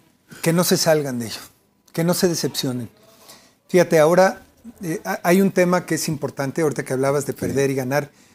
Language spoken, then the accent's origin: Spanish; Mexico; México es enorme y es bello. Y lo que lo hace bello somos nosotros los mexicanos.